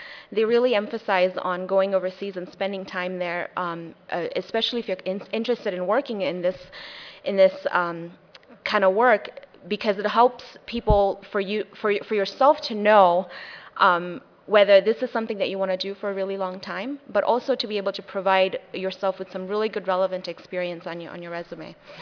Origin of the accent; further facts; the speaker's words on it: Mombasa, Mombasa County, Kenya; moved away as an adult; now in United States; I grew up in Mombasa, Kenya. I'd spent some time living there, and I moved to the U.S. as an adult.